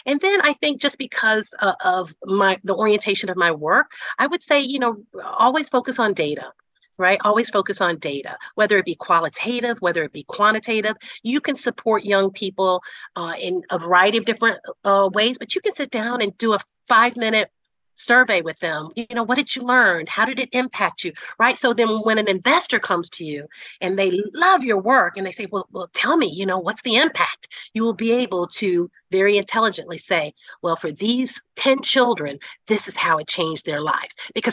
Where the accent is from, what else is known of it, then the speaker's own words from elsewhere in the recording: Mobile, Alabama, United States; So though I wasn't born and raised here, I'm from Mobile, Alabama, the opportunity to come in and make a difference immediately was ripe.